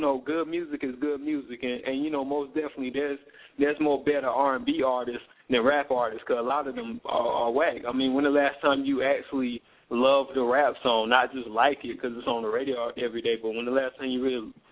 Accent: South Carolina, United States; I'm from South Carolina, but, man, I be all over, man.

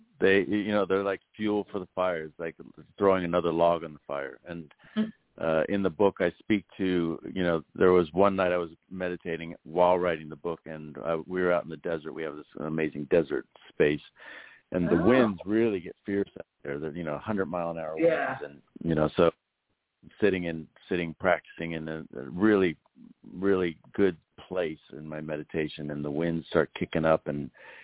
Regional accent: Los Angeles, California, United States; you know, like growing up in Los Angeles, and practicing in Los Angeles, there's helicopters above you all the time.

